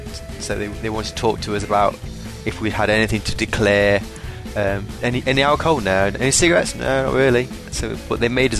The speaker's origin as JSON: {"language": "English", "region": "England", "country": "United Kingdom", "said": "Or being English."}